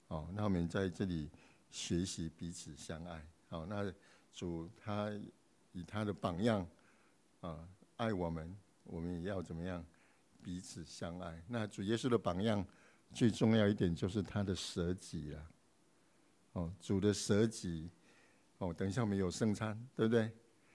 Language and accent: Chinese; Taiwan; 19年前因为父母年老生病，所以我们就回去台湾，我们原来是来自台湾哦。那去年底因为我已经超过70岁